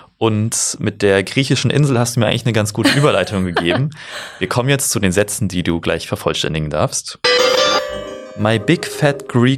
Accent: Baden-Württemberg, Germany; Ich komme aus Baden-Württemberg an der Nähe zu Rheinland-Pfalz

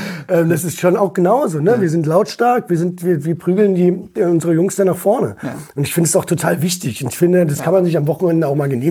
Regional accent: Berlin, Germany; born there; Ich bin in Berlin geboren.

